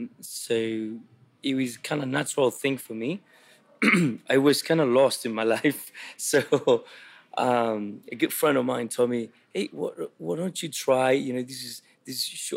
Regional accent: Santiago, Santiago Metropolitan Region, Chile; I grew up in Santiago in the capital, but I was spending all my summers in the countryside, which is, I don't know, an hour away from a city with my grandmother.

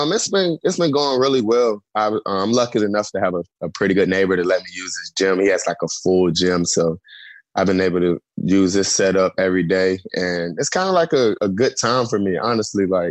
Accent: North Carolina, United States; And like, you know, I grew up in North Carolina.

